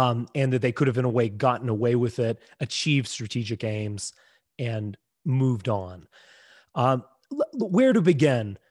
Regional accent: United States; I feel it as an American, and I feel like I am ultimately a Westerner.

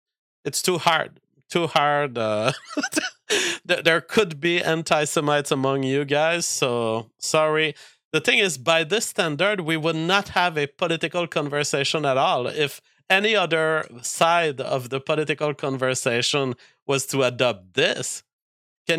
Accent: Canada; And I'm a Canadian, and I think it's in line with Canadian law.

